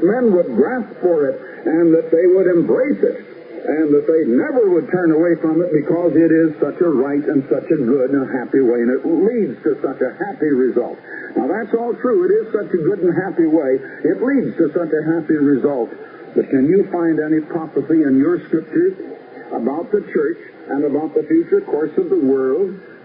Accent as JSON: {"language": "English", "region": "Iowa", "country": "United States", "also_born_or_lived": "Danville, Illinois / Chicago", "said": "Now, I came from Iowa myself, so I can really say that great loyalty to my own old Hawkeye state, you people back in Iowa and in Illinois, as many of you are listening back there. Well, I have lived in Illinois, too."}